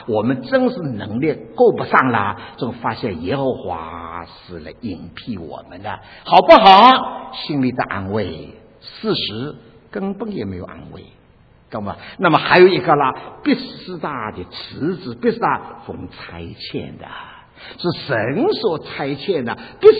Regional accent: China; 所以弟兄姊妹呢，我们是中国人，现在也没有其他国家的人啊

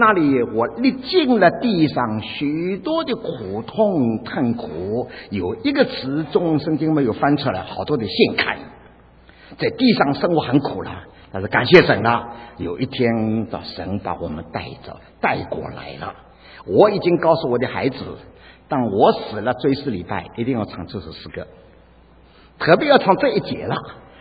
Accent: China; 我们中国人呢，常常在腔当中就省吃俭用的啦

